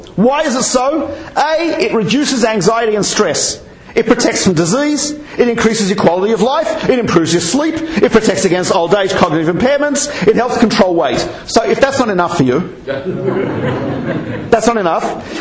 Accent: Australia; So I'm Australian.

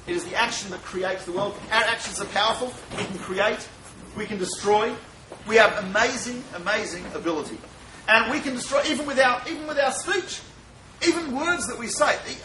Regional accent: Australia; Because I'm Australian

